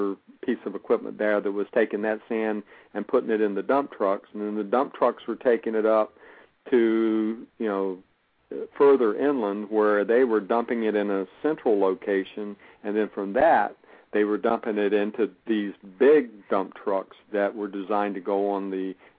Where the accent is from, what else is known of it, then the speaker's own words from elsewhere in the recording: North Carolina, United States; You know, I'm from North Carolina, so I compare it to, you know, kind of like Cape Hatteras